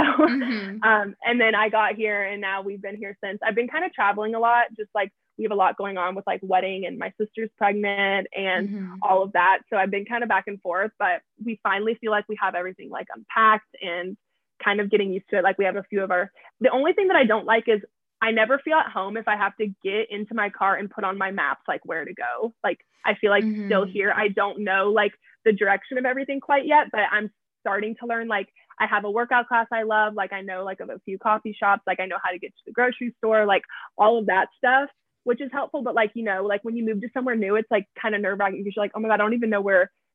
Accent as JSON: {"language": "English", "region": "the South", "country": "United States", "said": "Which is weird because we come from the South where like Southern charm is like supposed to be a thing."}